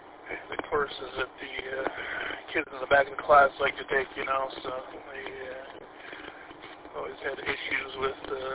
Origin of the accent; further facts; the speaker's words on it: Warren, Michigan, United States; I grew up in Warren. I grew up in Warren and was down there